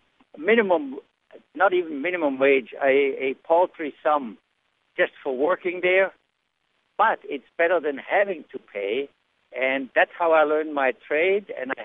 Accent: Germany; English is a second language; I grew up in Germany, and when I left school, I entered a training program for a large company

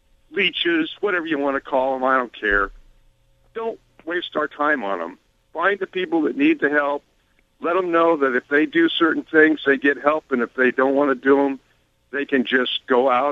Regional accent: Eugene, Oregon, United States; I grew up in Eugene. I'm almost 70 years old.

